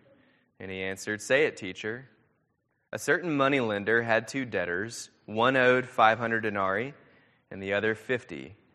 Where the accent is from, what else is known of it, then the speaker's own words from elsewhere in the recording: Nashville, Tennessee, United States; so I'm actually not from Texas. I'm from Tennessee, grew up in Nashville.